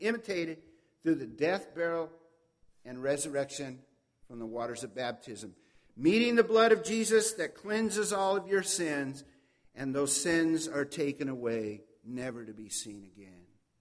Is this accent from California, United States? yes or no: yes; Tulare, California, United States; I remember J.P. Williams telling us one time in Tulare, it actually in my hometown, we had a big campaign for Christ.